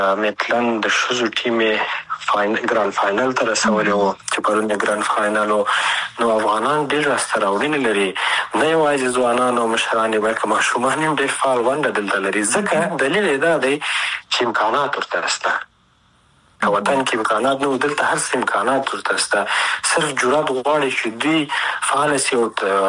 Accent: Afghanistan; لکه زه افغان یم د افغانستان سره مینه ونه لرم

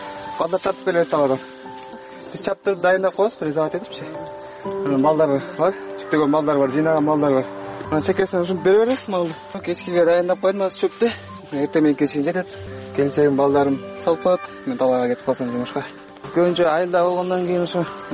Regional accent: Chymkorgon, Chuy Region, Kyrgyzstan; Чымкоргон айылында өскөм. Чымкоргон мектебин бүткөн мен 11 классты.

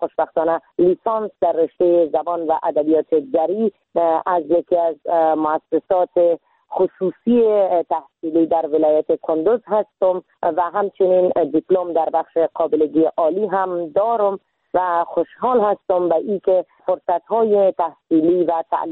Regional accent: Iran; moved away as an adult; now in Afghanistan; ما در سال 1364 در کشور ایران به دنیا آمدم

